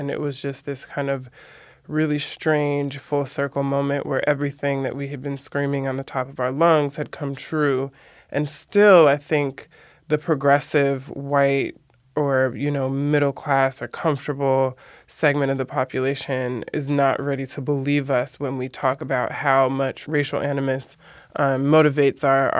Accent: Los Angeles, California, United States; I'm 26 years old, and I grew up in South Central LA, not Silver Lake, not Echo Park as it now looks.

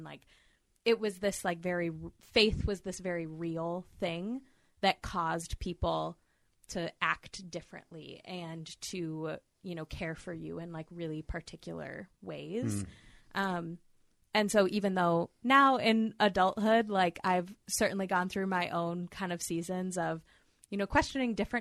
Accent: Freeport, Illinois, United States; born there; Well, technically, I was born in Illinois, not Chicago. Freeport, go Pretzels. Outside of Rockford.

